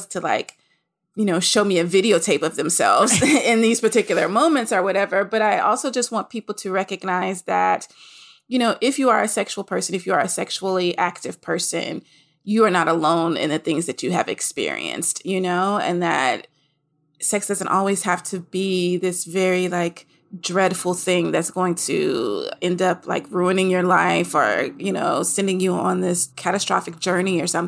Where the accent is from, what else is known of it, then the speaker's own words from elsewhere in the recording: Nashville, Tennessee, United States; I'm from Nashville, Tennessee.